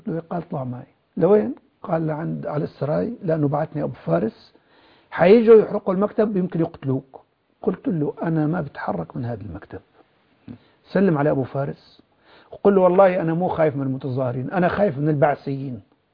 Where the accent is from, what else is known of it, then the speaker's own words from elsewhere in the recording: Jarjanaz, Idlib Governorate, Syria; وأنا عادة آتي إلى الكراج من قريتنا جرجناز إلى المعرة